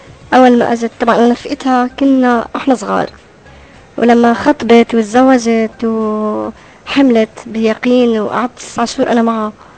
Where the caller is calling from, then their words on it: Lebanon; انا مستمعه من لبنان.